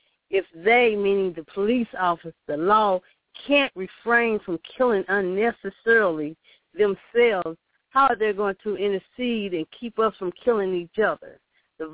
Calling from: St. Louis, Missouri, United States; I'm calling from St. Louis, Missouri.

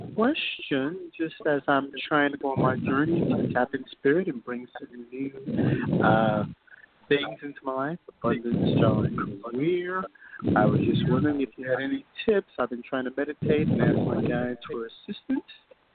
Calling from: New York, United States; I'm in New York.

